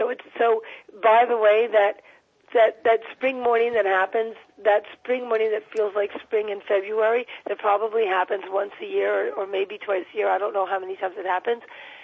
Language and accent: English; New York City, New York, United States; And when I was growing up, we would run throug